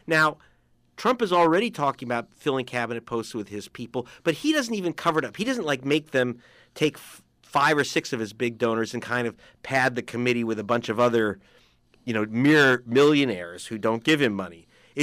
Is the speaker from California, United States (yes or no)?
yes; Los Angeles, California, United States; She comes out of the TV and takes me home to where I grew up in Los Angeles.